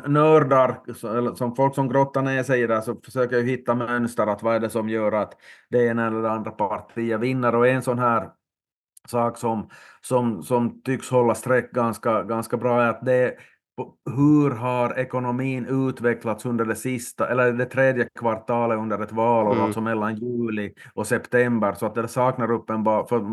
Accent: Finland; eftersom jag är från Finland och du från Sverige

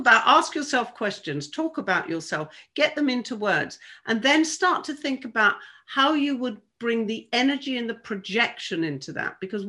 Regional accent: South East England, United Kingdom; A, I'm a Southern girl. I come from Sussex.

